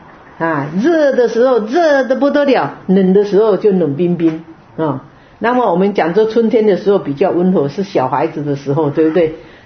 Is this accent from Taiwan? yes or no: yes; Taiwan; 就讲到我们中国人讲台湾人啦，我讲说台湾啦齁